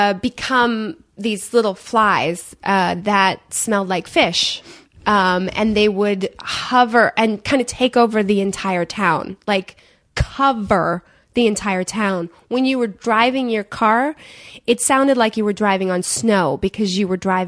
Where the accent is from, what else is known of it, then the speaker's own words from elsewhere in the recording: Michigan, United States; we said Bayorama, not Bayrama, because we're from Michigan.